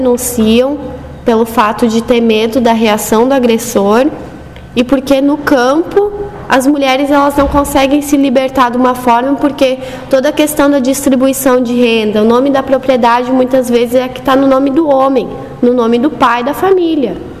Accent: Vale do Sol, Rio Grande do Sul, Brazil; now in Santa Cruz do Sul, Brazil; sou natural do município de Vale do Sol, Santa Cruz do Sul. Estou residindo em Santa Cruz hoje.

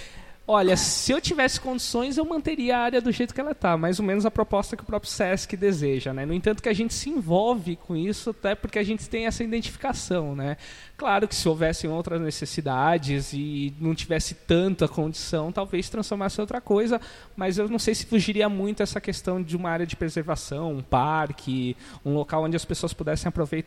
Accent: Santos, São Paulo, Brazil; Bom, sou nascido em Santos e vivi minha vida toda aqui no litoral de São Paulo.

